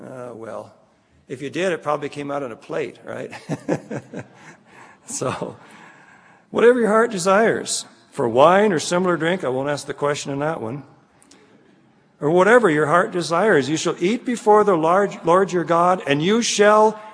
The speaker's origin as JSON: {"language": "English", "region": "Scotland", "country": "United Kingdom", "said": "I made a comment earlier, I'm Scottish, you know."}